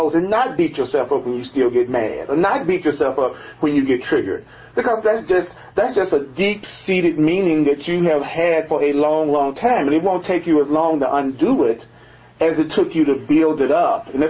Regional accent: the South, United States; And so, you know, growing up in the South, a nigga was such a charged word.

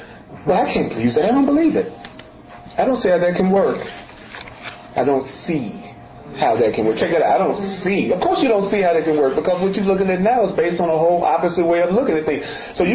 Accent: the South, United States; I was the only black guy in the band, and it was in the South. I grew up in the South

